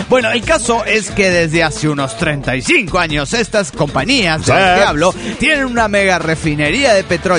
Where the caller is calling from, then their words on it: Montreal, Quebec, Canada; de Montreal, Canadá.